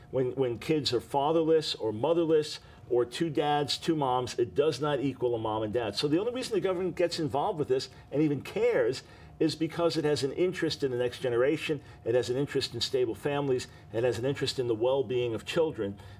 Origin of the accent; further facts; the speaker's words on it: New York, United States; now in Concord, United States; I'm from New York, and I had to go north. I said, Lord, let me go back north. And he said, North Carolina.